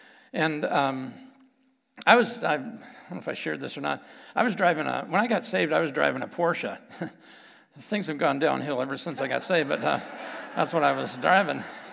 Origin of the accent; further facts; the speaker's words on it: Rapid City, South Dakota, United States; And so I grew up out in Rapid City, South Dakota